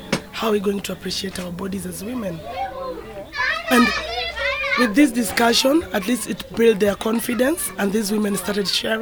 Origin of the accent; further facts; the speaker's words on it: Kibera, Nairobi, Kenya; I'm a feminist activist, born and raised in Kibera, happily.